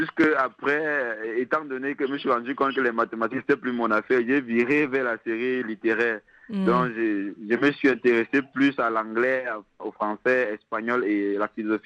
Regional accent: Cameroon; il y a une grève chez nous au Cameroun des professeurs de matières scientifiques

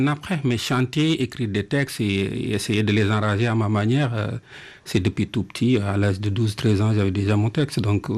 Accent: Senegal; de chez moi au Sénégal

